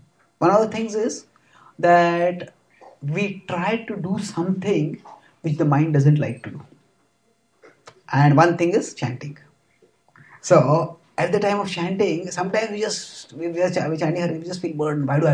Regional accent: India; English is a second language; you know, I'm from India, so I give an example.

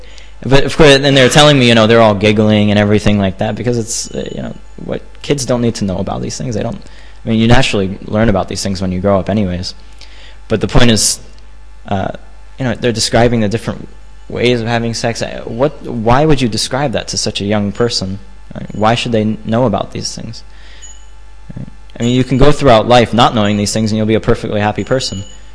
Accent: Florida, United States; But if you go to, you know, warmer countries, like I'm from Florida, or, you know, other California, different places in America

